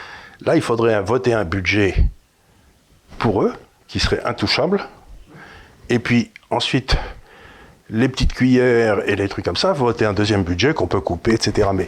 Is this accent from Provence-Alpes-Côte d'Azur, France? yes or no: no; Amiens, Hauts-de-France, France; moi, quand j'étais gamin à Amiens